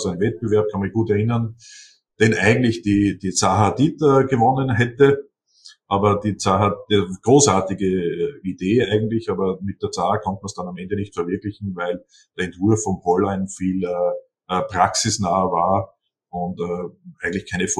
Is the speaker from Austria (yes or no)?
yes; Seewalchen, Upper Austria, Austria; Die Ausstellung habe ich gemacht in der Villa Paulig am Attersee in Seewalchen, also mein Heimatort.